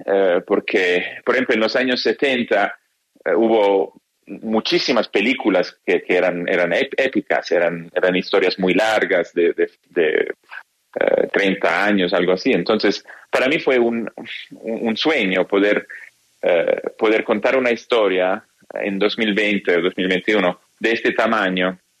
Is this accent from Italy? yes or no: yes; Milan, Lombardy, Italy; yo crecí en Milán